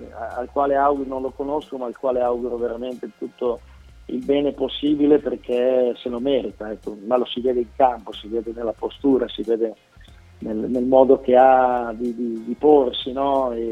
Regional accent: Milan, Lombardy, Italy; Sì, tra l'altro sono anche milanese

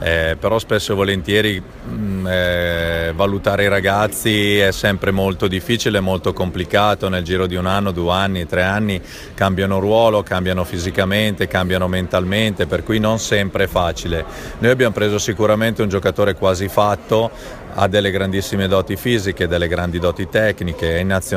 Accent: Bergamo, Lombardy, Italy; Io poi tra l'altro sono pure bergamasco

